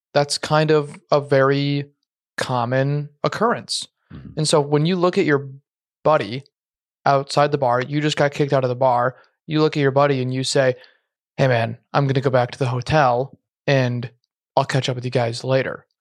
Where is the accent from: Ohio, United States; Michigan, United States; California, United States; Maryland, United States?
Michigan, United States; I grew up in Michigan, so it's like I related it to Michigan State.